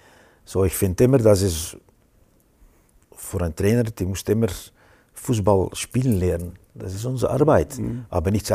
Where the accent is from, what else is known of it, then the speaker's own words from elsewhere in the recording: Belgium; ich bin immer dann in Belgien geblieben. Ich hatte einen guten Job in unserem Rathaus, in meiner Stadt, in meiner Heimat.